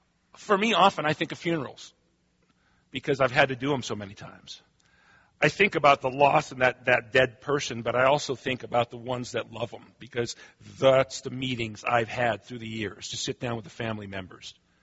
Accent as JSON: {"language": "English", "country": "United States", "tie": "born or raised there", "said": "Our culture, when it comes to pain, I've noticed growing up in America, it is one where we tend to insulate from reality."}